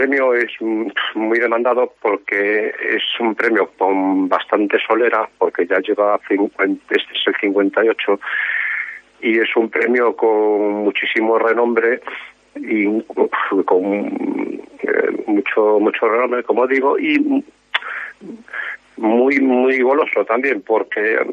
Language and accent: Spanish; Viloalle, Galicia, Spain; teniendo en cuenta que yo soy de Viloalle, pues evidentemente la naturaleza va a estar totalmente presente en todas mis obras